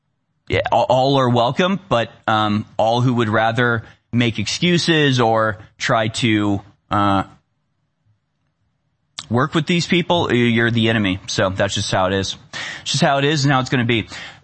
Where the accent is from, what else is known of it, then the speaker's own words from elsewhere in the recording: United States; I have an obligation to as an American in a Republican system in which I am, at the end of the day, part of the people that are responsible for the actions of our government.